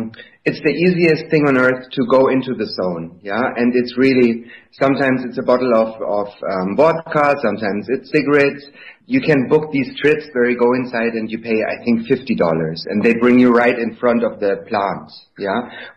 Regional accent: Berlin, Germany; I'm from Berlin

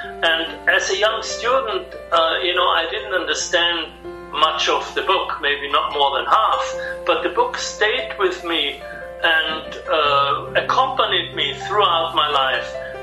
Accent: Innsbruck, Tyrol, Austria; English is a second language; So when we grew up in Innsbruck in the Alps in Austria, there was always a lot of talk about literature, art, philosophy around the dinner table.

